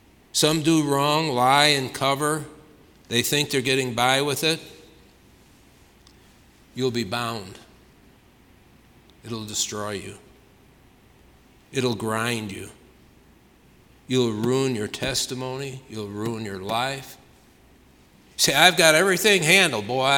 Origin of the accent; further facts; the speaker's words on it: Chicago, Illinois, United States; Again, I'm from Chicago. As a teenager, we'd go down there to the missions and work, so I'm very familiar with Skid Row.